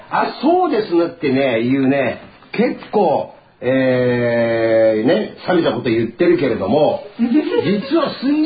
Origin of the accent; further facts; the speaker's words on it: Nakano, Tokyo, Japan; also born or lived in Hawaii; 出身でも出身はハワイなんですけど育ちは中野なんですね。